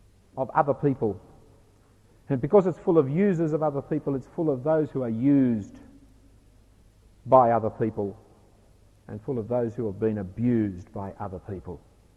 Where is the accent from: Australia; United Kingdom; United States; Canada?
Australia; you will scream as an Australian. Australians don't know how to be polite and pleasant about anything.